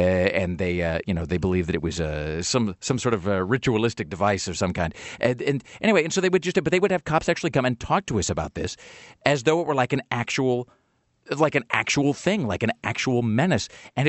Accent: Utah, United States; growing up in Utah, this sort of thing, you would hear this from people too.

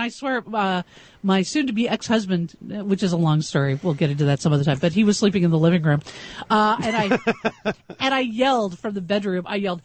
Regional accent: California, United States; moved away as an adult; I grew up in Southern California.

